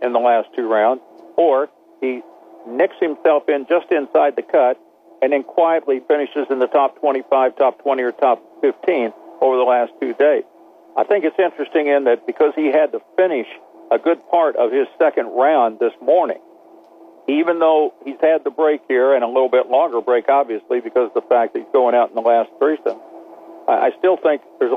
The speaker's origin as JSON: {"language": "English", "region": "Oklahoma", "country": "United States", "said": "I am from Oklahoma."}